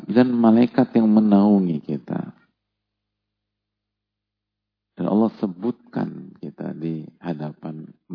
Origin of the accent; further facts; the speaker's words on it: Jakarta, Indonesia; Jujur-jujuran aja kita anak Jakarta.